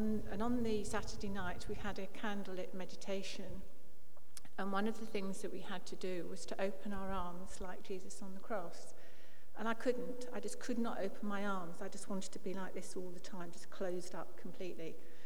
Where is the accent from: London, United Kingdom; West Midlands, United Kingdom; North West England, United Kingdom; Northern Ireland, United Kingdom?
London, United Kingdom; Harrow; I was actually born and bred in Harrow, and my parents were churchgoers.